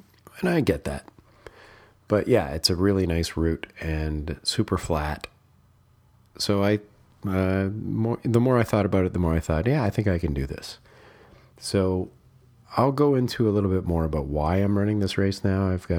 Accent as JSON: {"language": "English", "town": "Hamilton", "region": "Ontario", "country": "Canada", "tie": "born or raised there", "lives_now": "Toronto, Canada", "said": "I'm going to attempt to run from my current city of Toronto to my hometown of Hamilton"}